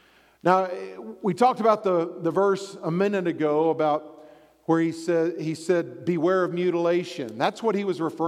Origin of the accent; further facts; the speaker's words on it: Texas, United States; I grew up in Texas, so I grew up on country music.